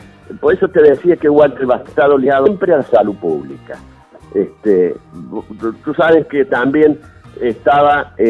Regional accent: Saldán, Córdoba, Argentina; yo soy de Saldán, he pasado toda mi vida

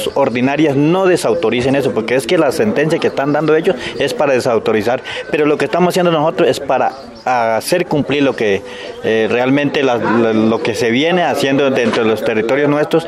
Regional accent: Miranda, Cauca, Colombia; soy de Miranda, de Resguardo Silvia La Calera

